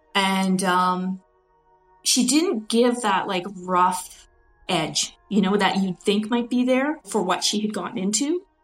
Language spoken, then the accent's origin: English; Sidney, British Columbia, Canada; and I grew up in Sydney on Vancouver Island.